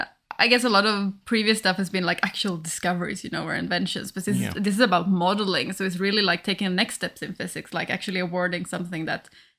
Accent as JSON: {"language": "English", "town": "Stockholm", "region": "Stockholm County", "country": "Sweden", "said": "And also like, I come from Stockholm, so mm-hmm. I sort of figured I could visit my parents"}